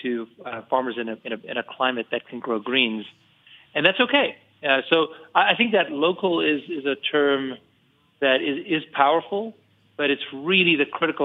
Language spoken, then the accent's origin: English; South Africa; now in Boulder, United States; I come from South Africa. I'm an immigrant. And I have tried California, I've tried New York, I've driven around the country as far as I could find, and I've settled on Boulder. I've been here about 16 years.